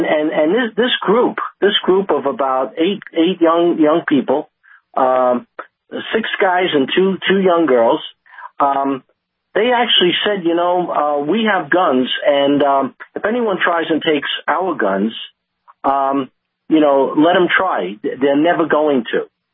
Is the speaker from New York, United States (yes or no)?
yes; New York, United States; And I told them, I'm from New York.